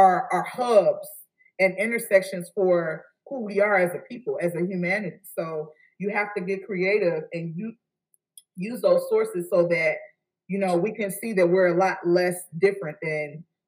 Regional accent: Chicago, Illinois, United States; we born and raised in Chicago, but I bet you that we have some shared cultural things because our families migrated from the South and came to Chicago

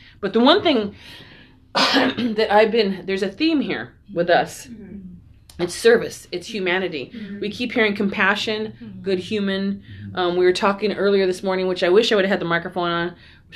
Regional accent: South Gate, California, United States; born and raised in Southgate, living the dream.

